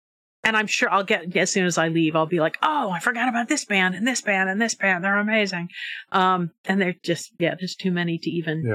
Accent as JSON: {"language": "English", "town": "Portland", "region": "Oregon", "country": "United States", "tie": "born or raised there", "said": "But no, I grew up in Northwest Portland, and my grandmother and the family homestead was on in Sullivan's Gulch."}